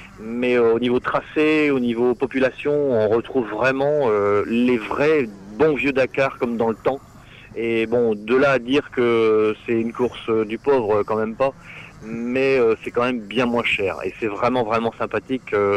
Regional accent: Hazebrouck, Hauts-de-France, France; now in Draguignan, France; je suis parti donc d'Hazebrouck pour m'installer dans le sud, à côté de Draguignan.

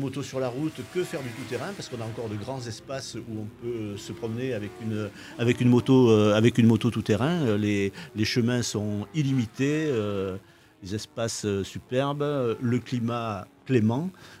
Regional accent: Lille, Hauts-de-France, France; now in Ardèche, France; depuis 1988 que j'ai quitté Lille, ben, je reviens régulièrement

